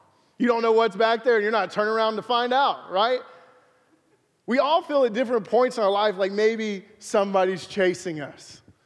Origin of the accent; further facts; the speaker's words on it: Alabama, United States; Growing up in Alabama, we lived, in first grade, we moved out in the country, and we moved into this double-wide trailer on, about 5 acres.